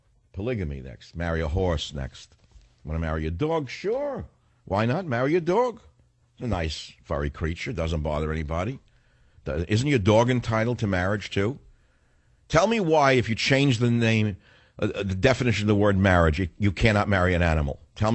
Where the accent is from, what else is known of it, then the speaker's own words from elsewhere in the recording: New York, United States; We know there were gay bars in the village when I grew up in New York.